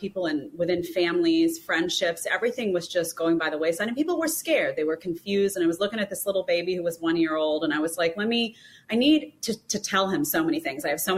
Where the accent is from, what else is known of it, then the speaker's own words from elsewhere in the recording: Staten Island, New York, United States; So I'm from New York City, actually. I grew up in Staten Island. I talk a little bit about that, my upbringing. I grew up behind the Staten Island Mall.